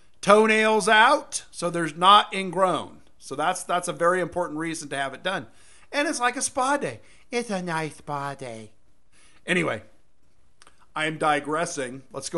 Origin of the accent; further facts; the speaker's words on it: Arcadia, California, United States; Growing up, I grew up in the Arcadia, Temple City area of the San Gabriel Valley.